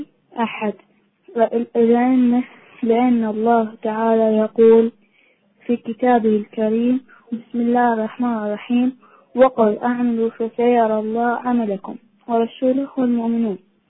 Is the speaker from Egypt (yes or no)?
no; Iraq; أنا فجأة من العراق، عمري 10 سنوات.